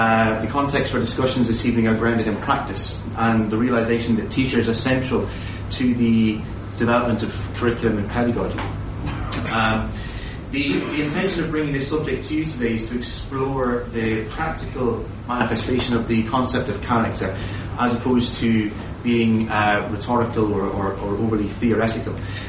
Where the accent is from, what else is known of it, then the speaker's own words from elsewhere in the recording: Waterford, Munster, Ireland; I'm from a little place called Waterford. It's on the southeast coast of Ireland.